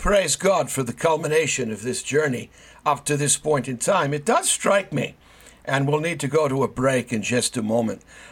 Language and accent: English; New England, United States; I'm from New England and I'm of Welsh background.